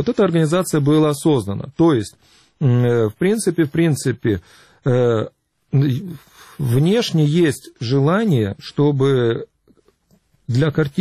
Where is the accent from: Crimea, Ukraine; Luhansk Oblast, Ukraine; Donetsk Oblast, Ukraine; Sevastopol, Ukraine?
Crimea, Ukraine; А отец у меня из Крыма. Поэтому я в Крыму родился, я в Крыму вырос, я в Крыму воспитан.